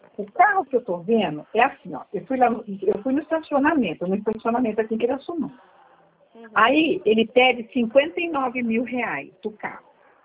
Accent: Pirassununga, São Paulo, Brazil; aqui em Pirassununga. Eu sou

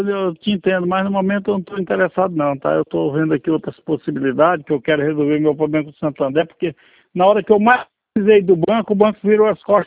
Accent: Rio Branco, Acre, Brazil; Eu sou aqui de Rio Branco, Acre.

